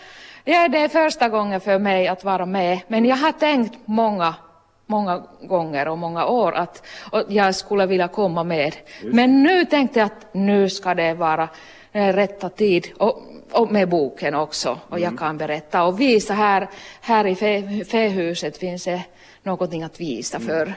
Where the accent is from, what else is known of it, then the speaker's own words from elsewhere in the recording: Savonia, Finland; Swedish is a second language; Jag är från Savolax och svenska är inte min kanske den starkaste, men jag gjorde det.